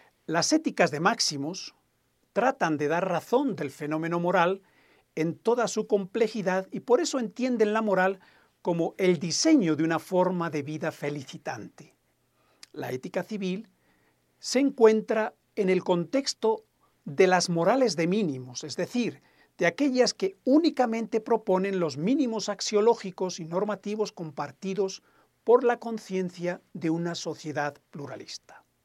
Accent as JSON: {"language": "Spanish", "country": "Ecuador", "said": "En nuestro caso, como ecuatorianos y ecuatorianas, los derechos y deberes están consagrados en la Constitución de la República del Ecuador del año 2008."}